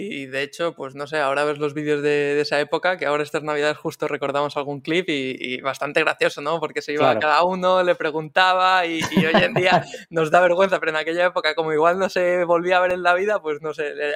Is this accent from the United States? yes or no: no; Palma de Mallorca, Balearic Islands, Spain; born there; nací en Palma de Mallorca